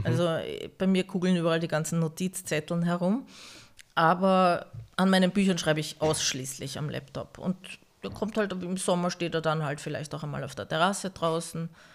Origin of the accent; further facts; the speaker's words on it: Baden, Lower Austria, Austria; die Geschichte meiner Heimatstadt Baden